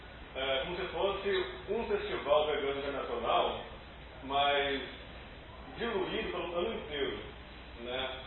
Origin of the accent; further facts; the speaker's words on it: São Paulo, Brazil; Eu sou de São Paulo. Eu nunca vi no Rio, primeira vez que eu vim pro Rio.